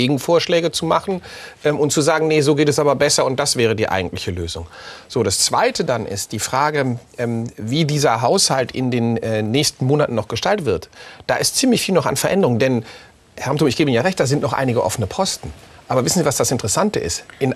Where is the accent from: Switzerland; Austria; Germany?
Germany; North Rhine-Westphalia; Also erstens sehen Sie in mir einen rheinischen Optimisten. So bin ich veranlagt, so sind wir Rheinländer.